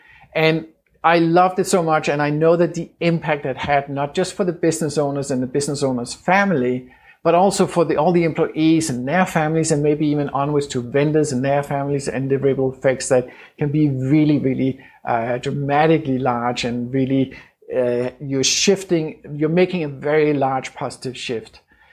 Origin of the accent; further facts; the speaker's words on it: Denmark; English is a second language; now in United States; I have a weird accent. I'm from Denmark, even though I've lived in the States for a long time by now, you can still hear the weird accent.